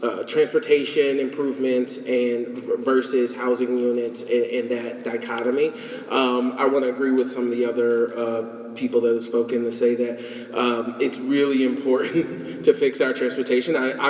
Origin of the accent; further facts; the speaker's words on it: San Francisco, California, United States; I am from the Mission Terrace neighborhood. It's actually on the other side of Balboa Park, kind of in the same neighborhood.